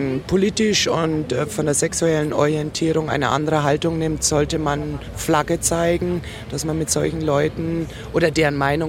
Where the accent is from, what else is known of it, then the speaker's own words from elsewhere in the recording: Munich, Bavaria, Germany; Ja, ich denke mir, es ist nicht nur als Münchnerin Zeit, ein Zeichen zu setzen